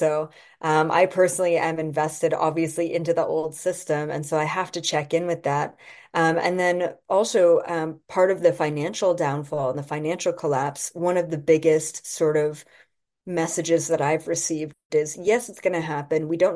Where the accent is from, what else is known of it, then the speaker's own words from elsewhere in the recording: Canada; I'm Canadian, so my family's here.